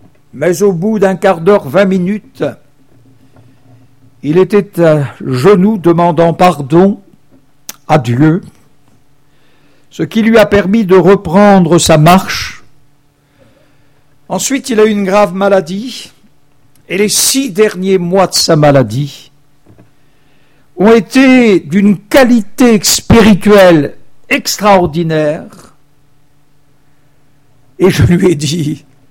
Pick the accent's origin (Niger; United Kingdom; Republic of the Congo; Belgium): Belgium; Charleroi, Wallonia; now in Nantes, France; Monsieur, je viens de Charleroi.